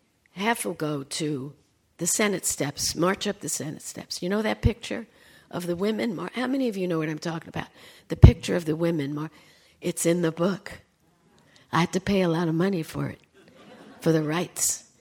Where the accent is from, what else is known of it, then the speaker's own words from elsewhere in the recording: California, United States; But I'm the athlete in the group because I come from California.